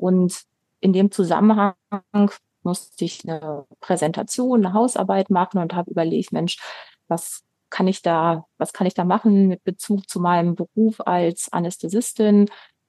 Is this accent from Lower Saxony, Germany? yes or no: no; Bielefeld, North Rhine-Westphalia, Germany; Ich komme aus der Stadt, die es gar nicht gibt, nämlich Bielefeld.